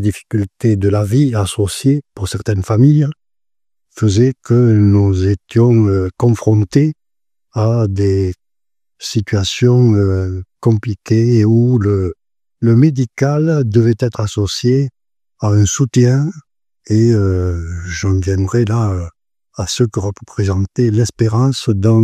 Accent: Villemur-sur-Tarn, Occitanie, France; born there; je suis né à Villemur-sur-Tarn, j'ai 82 ans

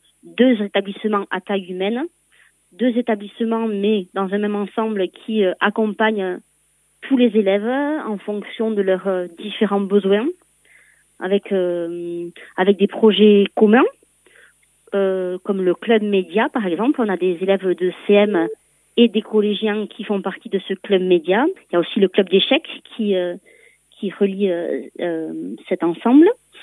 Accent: Mauléon, Nouvelle-Aquitaine, France; j'ai fait le choix de revenir au Pays Basque. Je suis originaire de Mauléon, donc je reviens au Pays Basque

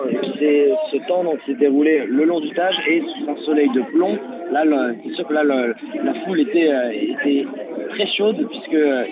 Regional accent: Bayonne, Nouvelle-Aquitaine, France; je suis originaire de Bayonne, je ne fais plus mes études dans le Pays-Bas actuellement, mais je suis originaire et toujours attaché au Pays-Bas.

